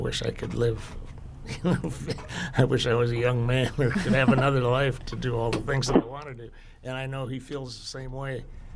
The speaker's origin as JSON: {"language": "English", "town": "Dell Rapids", "region": "South Dakota", "country": "United States", "said": "It goes back to I was originally from Del Rapids, and my mom lived up there."}